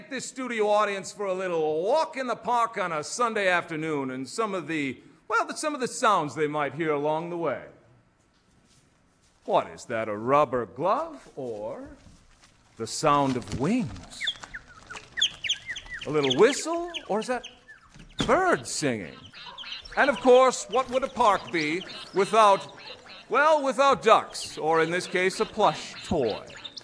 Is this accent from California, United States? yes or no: no; Hawaii, United States; You see, many of you might know that I'm originally from Hawaii. Aloha.